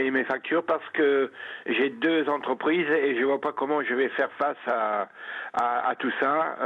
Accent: France; accent: English; en tant que Français, je sais, j'ai un petit accent anglais de temps en temps, mais je suis Français.

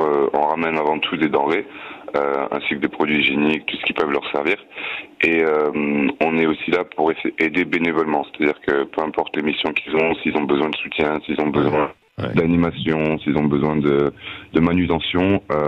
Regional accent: Le Boulou, Occitanie, France; Alors moi, je suis du Boulou et je suis parti de Perpignan.

